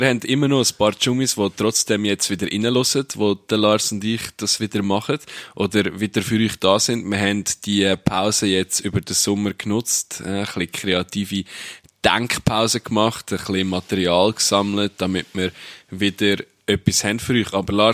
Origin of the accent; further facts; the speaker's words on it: Switzerland; wenn die Leute mich so fragen, ja, woher kommst du denn? Ich so, ja, aus der Schweiz.